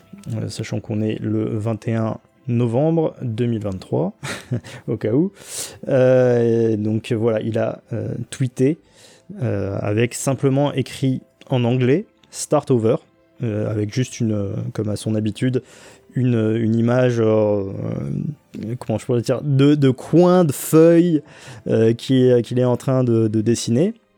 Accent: France; les meilleures infos que je puisse avoir en tant que français, on va dire, ne parlant pas japonais.

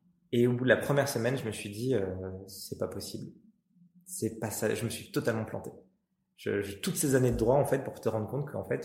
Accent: Auvergne-Rhône-Alpes, France; ça me permettait de retourner chez moi en Auvergne.

